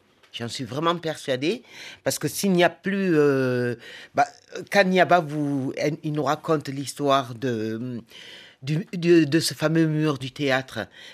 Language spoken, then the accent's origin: French; Toulouse, Occitanie, France; also born or lived in Ouagadougou, Burkina Faso; Moi, je suis une vraie Toulousaine, comme je suis une vraie Ouagalaise.